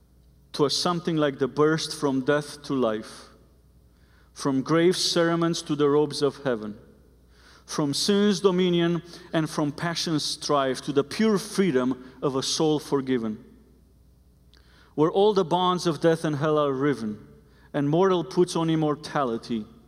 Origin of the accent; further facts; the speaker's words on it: Romania; English is a second language; So I learned the song growing up in Romania.